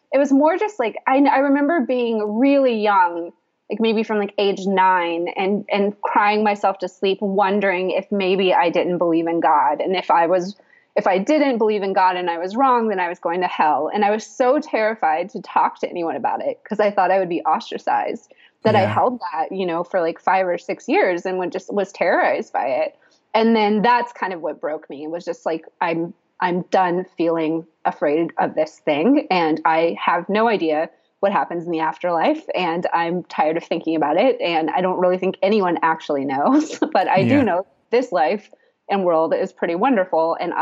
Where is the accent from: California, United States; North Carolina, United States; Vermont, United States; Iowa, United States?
North Carolina, United States; we grew up in the Western North Carolina mountains, which are, you know, just absolute heaven.